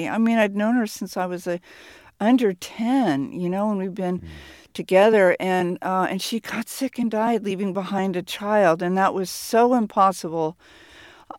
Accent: Tiburon, California, United States; I was born and raised in Tiburon when it was still a railroad town and the trains still ran.

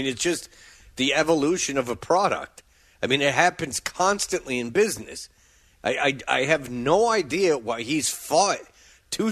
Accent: United Kingdom; I'm a British white guy, a British Irish white guy.

